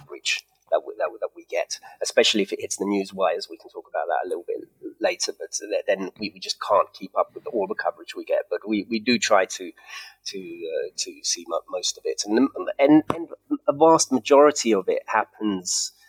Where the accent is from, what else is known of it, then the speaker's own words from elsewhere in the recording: England, United Kingdom; But you can understand why growing up in England